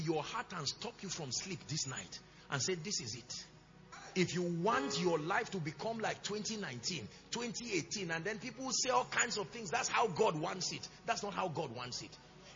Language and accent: English; Nigeria; I'm a Nigerian. I love my country.